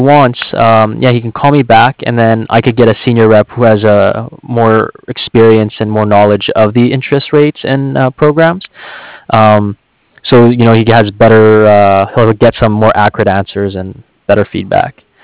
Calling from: Cardiff, Wales, United Kingdom; I'm calling from Cardiff.

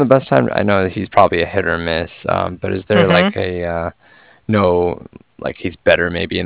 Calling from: Cardiff, Wales, United Kingdom; and I was calling from Cardiff, and I was calling regarding some financing

